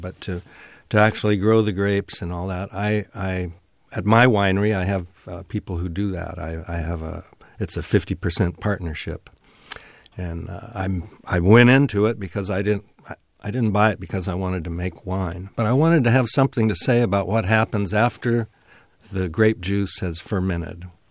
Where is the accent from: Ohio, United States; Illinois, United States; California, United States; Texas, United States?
California, United States; San Luis Obispo; I was raised in San Luis Obispo, and in those days there were no vineyards there to speak of.